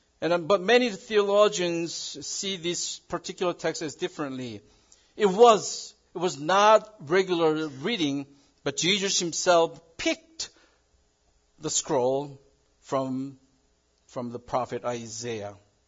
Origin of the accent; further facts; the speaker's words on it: South Korea; Maybe your hometown is Spokane. My hometown is South Korea.